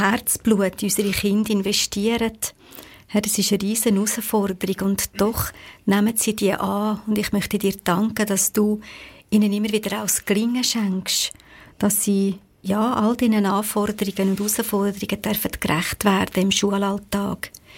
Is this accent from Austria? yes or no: no; Switzerland; Dass wir da bei uns in der Schweiz so viele Möglichkeiten haben